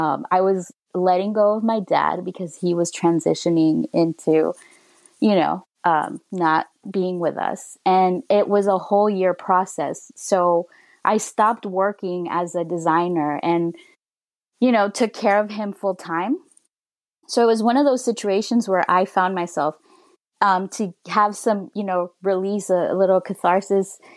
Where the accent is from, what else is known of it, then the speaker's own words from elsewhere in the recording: Los Angeles, California, United States; because I'm from Los Angeles. And predominantly, it is like the Latino community that stands out the most is Mexican, right? But I didn't grow up in that part of the neighborhood. I grew up more towards Inglewood.